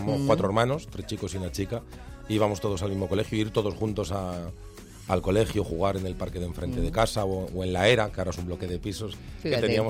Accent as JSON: {"language": "Spanish", "town": "Tomelloso", "region": "Castilla-La Mancha", "country": "Spain", "said": "cualquier rincón de Valdemoro o de mi pueblo, de Tomelloso, donde descanso, desconecto y disfruto mucho."}